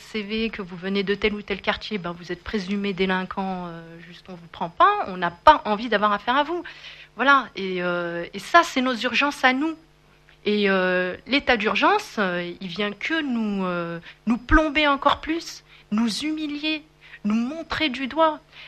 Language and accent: French; France; Moi, je suis française, je veux critiquer la France, j'ai le droit de le faire. Je suis française avec toutes les nationalités que j'ai